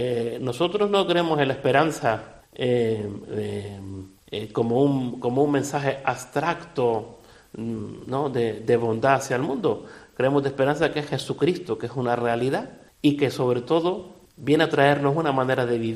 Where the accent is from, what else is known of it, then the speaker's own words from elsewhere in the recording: Valsequillo, Canary Islands, Spain; Yo con irme a Valsequillo, gasto además muy poco, pues estoy ya desconecto de la diócesis. Pasar por mi pueblo, estar con la familia, estar con las amistades, pues es muy maravilloso, ¿no?